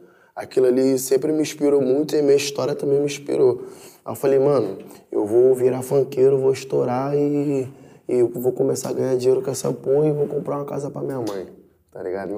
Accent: Rio de Janeiro, Brazil; eu sou nascido e criado no Pavão Pauzinho e Catagalo, uma comunidade ali de Copacabana e Ipanema. E lá meu pai e minha mãe teve eu e mais dois irmãos.

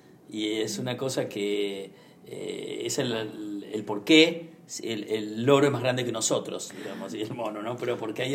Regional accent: Argentina; Cuando te presentás ante el mundo como artista, como argentino, como sudamericano

